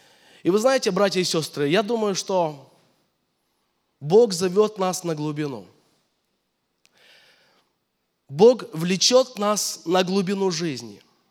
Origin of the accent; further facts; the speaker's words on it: Kyiv, Ukraine; я из Киева, я несу пасторское служение